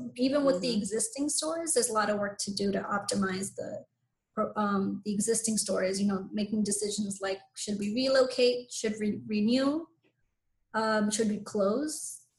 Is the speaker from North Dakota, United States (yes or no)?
no; Jamaica, New York, United States; You know, I'm from Jamaica, Queens, that was on that roster to be gentrified.